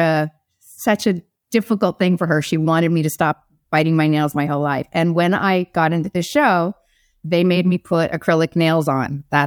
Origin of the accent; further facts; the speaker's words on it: Arizona, United States; I didn't know who she was. I did, you know, because I was from Arizona.